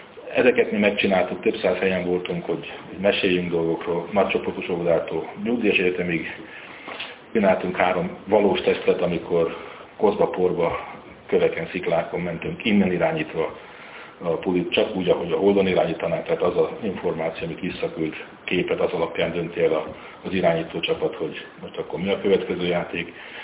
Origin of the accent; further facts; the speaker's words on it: United States; mert én, mint amerikai távoli tulajdonos